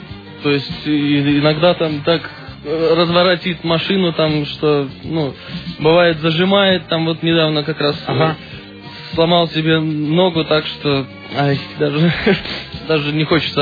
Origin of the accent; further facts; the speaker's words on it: Saint Petersburg, Russia; also born or lived in Norilsk; родился вообще в Норильске, потом вот, ну, почти сразу в Питер переехали, и там я, в принципе, начал заниматься мопедным спортом